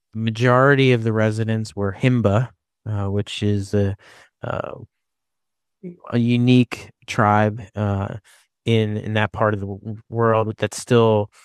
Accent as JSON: {"language": "English", "town": "Philadelphia", "region": "Pennsylvania", "country": "United States", "tie": "born or raised there", "said": "I grew up Jewish American outside of Philadelphia"}